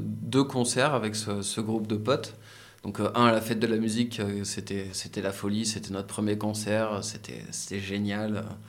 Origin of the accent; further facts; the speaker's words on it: Centre-Val de Loire, France; Je suis indinois, pure souche, produit local.